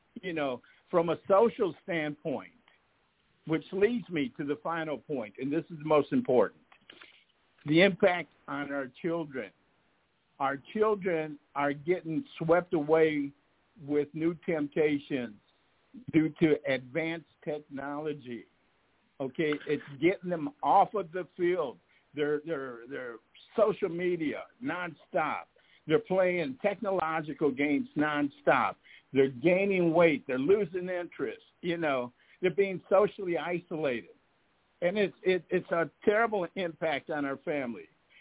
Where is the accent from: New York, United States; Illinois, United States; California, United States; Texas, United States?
Illinois, United States; Chicago; now in Las Vegas, United States; I'm from Chicago. We love our teams. I live in Vegas, but I'm still a diehard Sox fan, White Sox fan.